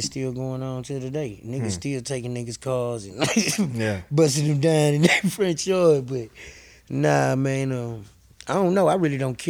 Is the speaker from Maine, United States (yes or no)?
no; Texas, United States; I'm from Rosewood. Homestead, my block.